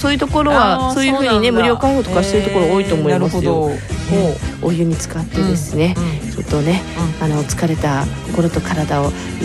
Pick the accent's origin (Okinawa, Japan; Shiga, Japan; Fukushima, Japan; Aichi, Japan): Okinawa, Japan; なんかね、なんかね、やっぱ沖縄人だから、うん、なんか黒糖な感じがして。